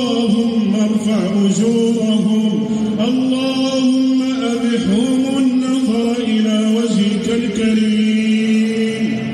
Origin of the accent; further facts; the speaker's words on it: Morocco; اللهم إنا نسألك أن تحفظ بلدنا المغرب الحبيب